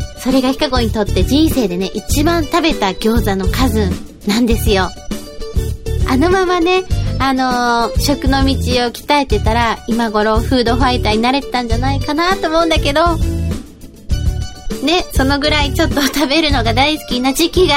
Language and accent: Japanese; Tottori, Japan; also born or lived in Osaka; now in Tokyo, Japan; 大阪にね住んでたこともあるから、 … にとってはこう故郷のね、地元の鳥取県と、あと父が育った岡山県、今住んでる東京に続いて、こう大阪は第4の故郷でもあるんですよ。